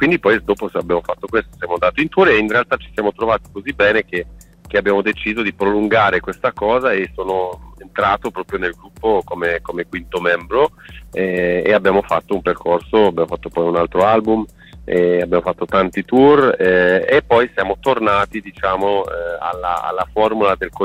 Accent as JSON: {"language": "Italian", "country": "Luxembourg", "second_language": "Italian", "said": "io non sono italiano, sono del Lussemburgo, mm-hmm. e non parlavo neanche italiano quando ho conosciuto Planet, quindi io da lì ho un po' scoperto anche veramente l'Italia, no? E io ora sono basato tra Milano e Berlino"}